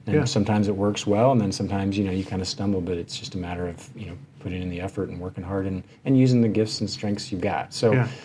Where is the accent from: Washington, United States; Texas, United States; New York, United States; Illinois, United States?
Texas, United States; Dallas; have a younger brother who's about 5 years younger than me. We grew up here in the Dallas area.